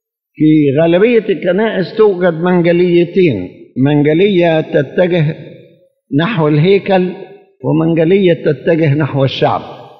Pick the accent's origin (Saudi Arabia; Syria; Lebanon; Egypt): Egypt; فهو الإصحاح الخاص بنا كمصريين